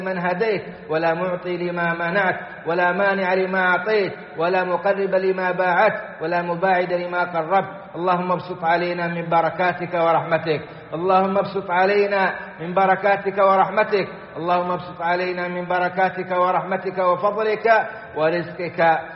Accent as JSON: {"language": "Arabic", "country": "Saudi Arabia", "said": "وغص منهم بلادنا السعودية"}